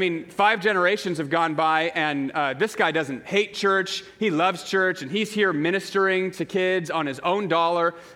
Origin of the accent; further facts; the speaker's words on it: San Jose, California, United States; now in Portland, United States; We came from San Jose, California, and we just love it here.